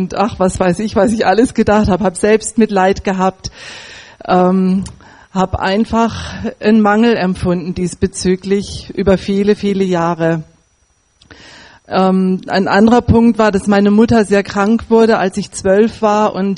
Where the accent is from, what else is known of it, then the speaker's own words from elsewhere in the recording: Northern Germany, Germany; born there; Ich bin auch in der Landwirtschaft geboren, auf einem Bauernhof in Norddeutschland, als 5. von 8 Kindern. Und es war so, dass meine Eltern waren gläubig